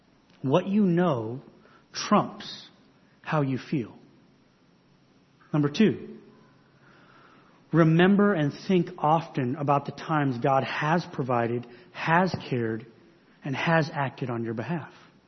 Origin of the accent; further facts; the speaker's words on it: Phoenix, Arizona, United States; So many of you know I grew up in Phoenix.